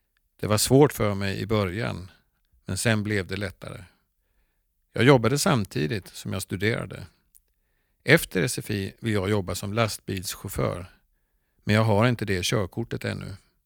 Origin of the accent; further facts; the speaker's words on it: Uzbekistan; Swedish is a second language; now in Sweden; och jag kommer från Uzbekistan.